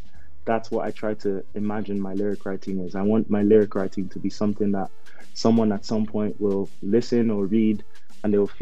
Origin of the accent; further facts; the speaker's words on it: Ballylinan, County Laois, Ireland; moved away as an adult; also born or lived in Lagos, Nigeria; now in London, United Kingdom; I was born in Lagos, Nigeria, and when I was at the humble age of 8, I moved to rural Ireland, primarily around like Leash, stayed in Ballylinan for a while. And at the moment, I'm living in London